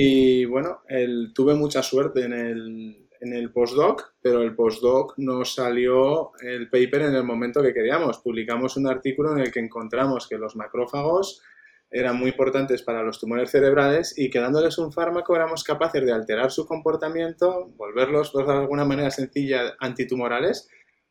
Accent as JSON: {"language": "Spanish", "town": "Zaragoza", "region": "Aragon", "country": "Spain", "said": "aunque soy de Zaragoza, nunca había pensado volver a Zaragoza."}